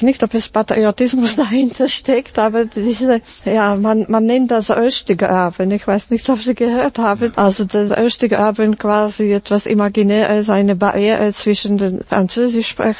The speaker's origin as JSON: {"language": "German", "country": "Slovakia", "tie": "born or raised there", "moved": "as an adult", "lives_now": "Switzerland", "said": "Ich komme aus der Slowakei und ja, das kann ich nicht leugnen, will nicht leugnen, dass ich bin hier aufgewachsen. Meine jungen Jahre habe ich hier verbracht. Also ich ging erst in meinem Mittelalter in die Schweiz."}